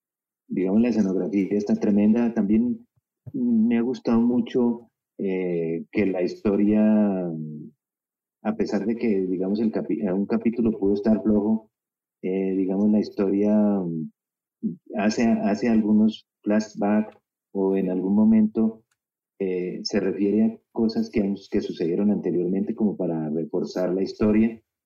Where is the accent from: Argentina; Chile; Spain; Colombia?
Colombia; soy colombiano, y bueno, le recomiendo la serie.